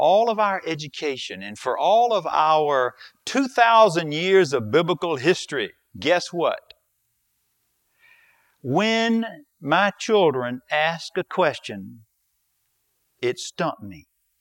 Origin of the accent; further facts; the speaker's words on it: Alabama, United States; I'm from South Alabama, and in South Alabama, if you've ever driven to Florida